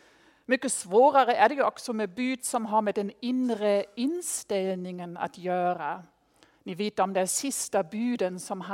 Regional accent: Jämtland County, Sweden; now in Skåne, Sweden; när vi flyttade från Jämtland, från landsbygden där ner till ett villaområde i Skåne.

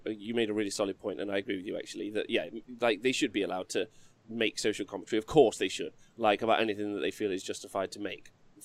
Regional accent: England, United Kingdom; Can I just tell you, as an Englishman, I want you to finish the point, but as an Englishman

